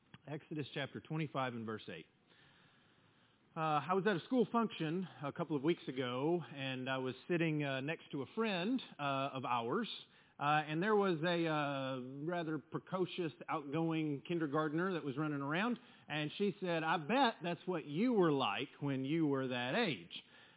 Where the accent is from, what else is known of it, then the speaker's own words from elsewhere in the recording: Texas, United States; also born or lived in Houston; Because that year, we moved from Houston to West Texas, where I grew up the rest of my life.